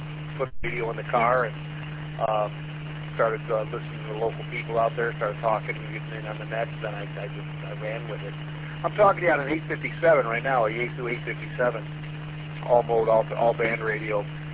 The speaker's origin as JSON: {"language": "English", "town": "Chicago", "region": "Illinois", "country": "United States", "said": "Yeah, I'm out here from the Chicago area."}